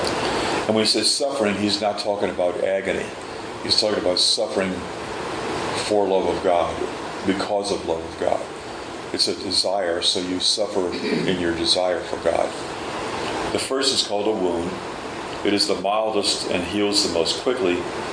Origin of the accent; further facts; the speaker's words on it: New Orleans, Louisiana, United States; When I was growing up in New Orleans, there were two brothers that lived about a block away from me